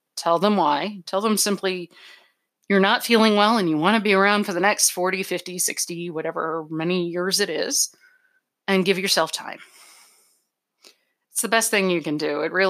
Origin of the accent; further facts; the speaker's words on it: New York, United States; I'm a New Englander. I grew up out in Western New York.